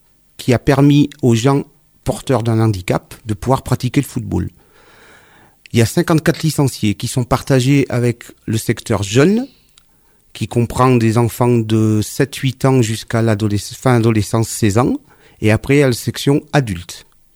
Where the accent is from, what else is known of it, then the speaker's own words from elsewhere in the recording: Firminy, Auvergne-Rhône-Alpes, France; je suis né à Firminy en 1970.